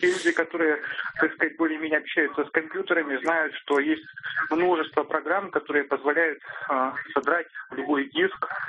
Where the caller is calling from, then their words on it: Saint Petersburg, Russia; Санкт-Петербург